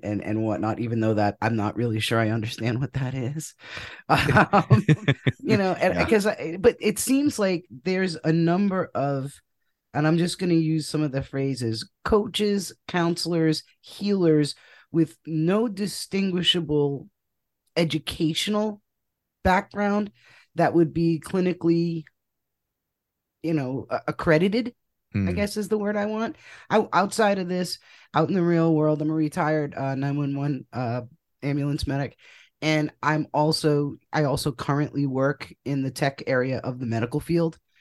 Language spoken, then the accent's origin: English; Rhode Island, United States; I'm from Rhode Island, and I used to go when we met in a little Starbucks in Warwick.